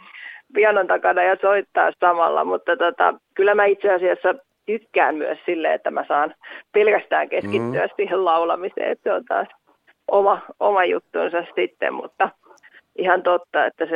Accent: Tampere, Pirkanmaa, Finland; No tosiaan minä olen tamperelainen ihan alkuperäinen laulaja ja pianisti

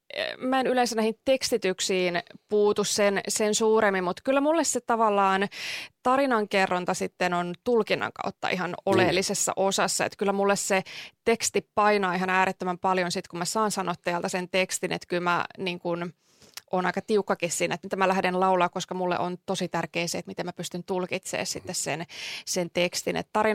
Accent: Tampere, Pirkanmaa, Finland; Tosiaan mä oon ihan tamperelainen, Tampereelta syntyisin ja tänne nyt on muutaman mutkan kautta takaisin päätynyt

